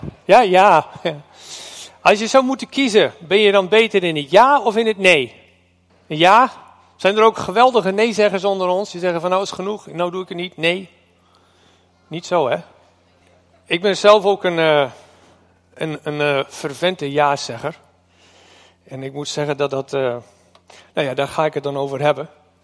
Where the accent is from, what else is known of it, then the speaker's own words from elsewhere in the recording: Canada; now in Netherlands; ik kom uit Canada en vorig jaar waren we weer. En toen zei ik van, nou, dit is mijn thuis. Maar uit Huizenmede is waar ik woon, Noord-Groningen.